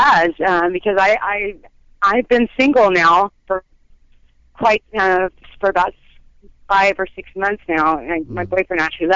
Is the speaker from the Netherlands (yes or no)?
no; California, United States; I was born and raised in the Bay Area, like San Francisco Bay Area. But my family, Danish, Dutch, and Irish is my nationality.